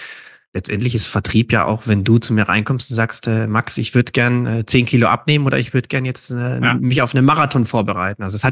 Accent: Munich, Bavaria, Germany; born there; Bin gebürtiger Münchner und allerdings für Hufhaus im Vertrieb in Mannheim zuständig. Bin so ein bisschen am Pendeln.

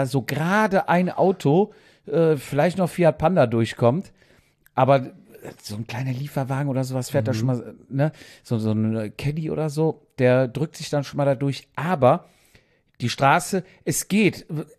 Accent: Valldemossa, Balearic Islands, Spain; nee, also das ist mein Valdemossa.

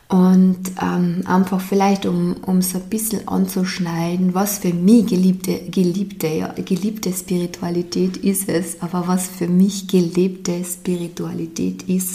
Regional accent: Austria; Wie du vielleicht aus meinem Dialekt schon raushörst, ich komme aus Österreich.

